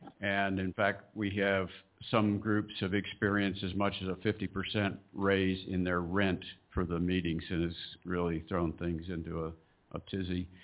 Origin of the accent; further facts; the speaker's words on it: Austin, Texas, United States; from Austin, Texas.